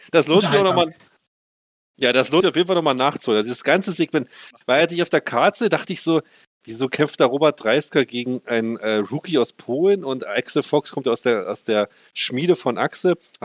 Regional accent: East Germany, Germany; ich bin ja Ossi

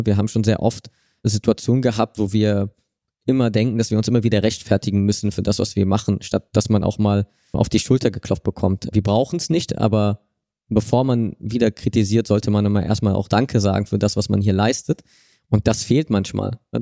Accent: Berlin, Germany; born there; Ich bin auf jeden Fall in Berlin geboren und habe eine große, große Beziehung auch zu Berlin. Habe eine Zeit lang jetzt außerhalb von Berlin gelebt und habe dann nochmal gesehen, was ich an Berlin gebraucht habe und bin froh, jetzt wieder hier zu sein.

